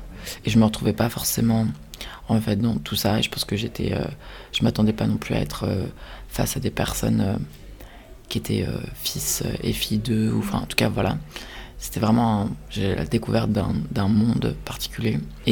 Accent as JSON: {"language": "French", "town": "Paris", "region": "Île-de-France", "country": "France", "tie": "born or raised there", "said": "Donc moi j'ai grandi à Paris"}